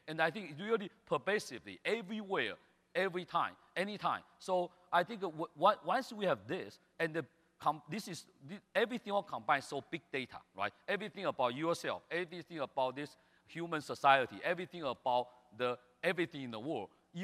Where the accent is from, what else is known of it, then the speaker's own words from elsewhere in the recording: Beijing, China; English is a second language; Well, I come from Beijing. Every day, people talking about smog and all this stuff.